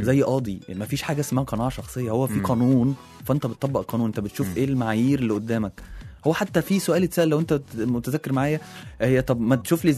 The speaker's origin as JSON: {"language": "Arabic", "country": "Egypt", "said": "كره اليد عندنا في مصر في مستوى عالي قوي"}